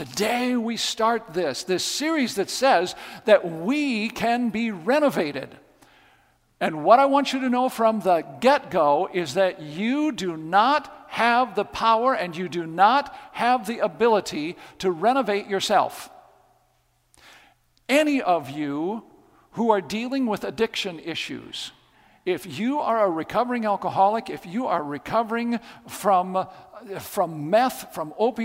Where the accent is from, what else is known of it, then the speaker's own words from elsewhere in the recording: Faulkton, South Dakota, United States; All right, you get on Highway 212 and you drive east across the prairies in South Dakota. You come to the town of Faulkton.